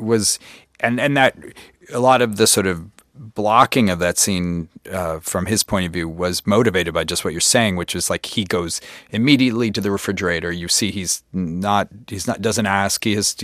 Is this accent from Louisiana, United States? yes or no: no; Brooklyn, New York, United States; I came from Brooklyn. I sort of had the thing of feeling like an insider and an outsider because I both grew up in New York in a sense